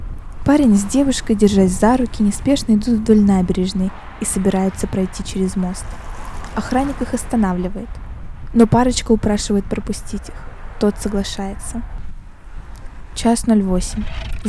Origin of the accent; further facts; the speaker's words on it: Saint Petersburg, Russia; Проникнуться в атмосферу моего родного города можно не только послушав эту передачу. Приезжайте в Петербург